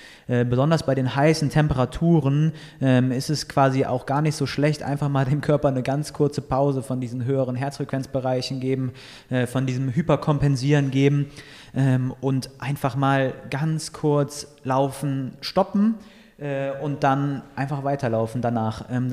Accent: Aachen, North Rhine-Westphalia, Germany; in der Aachener Region, in meiner Heimat

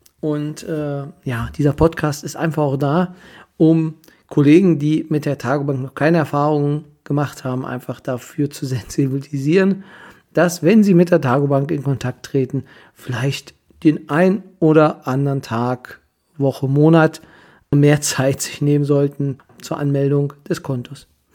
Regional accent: Kyritz, Brandenburg, Germany

